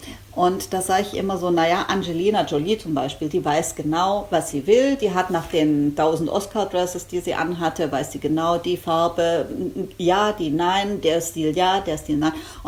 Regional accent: Baden-Württemberg, Germany; Ich bin auch Schwabe.

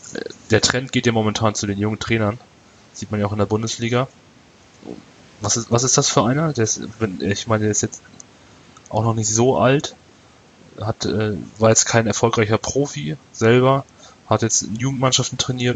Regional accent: Northern Germany, Germany; ich komme jetzt hier aus Norddeutschland

